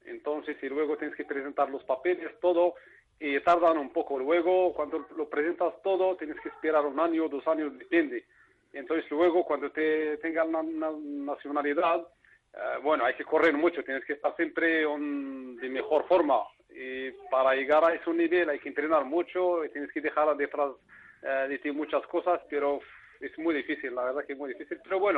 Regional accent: Morocco; now in Spain; De origen marroquí.

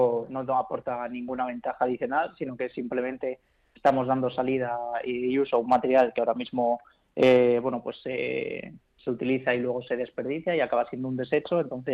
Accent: Madrid, Community of Madrid, Spain; Sí, somos madrileños todos y bueno, nacidos en Madrid y todo.

